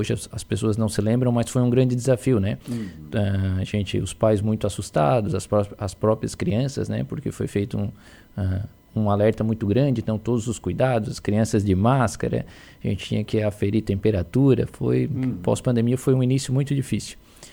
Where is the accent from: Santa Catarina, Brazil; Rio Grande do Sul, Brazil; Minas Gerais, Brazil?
Santa Catarina, Brazil; Morro da Fumaça; Sou de Morro da Fumaça.